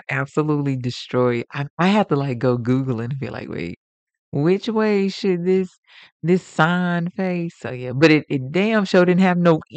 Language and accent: English; the South, United States; accent: Southern drawl; opportunities that just because I'm a Southern girl, right?